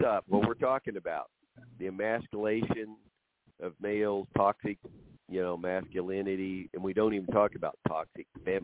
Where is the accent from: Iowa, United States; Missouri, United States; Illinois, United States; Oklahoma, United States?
Oklahoma, United States; I come from Oklahoma